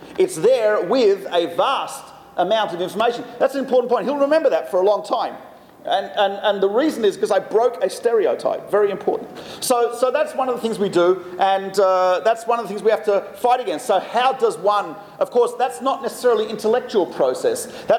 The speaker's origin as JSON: {"language": "English", "country": "Australia", "said": "I said, \"No, I'm from Australia.\" He says, \"No way.\" I said, \"Yes way.\" Right, and I actually happened to have my Australian passport with me"}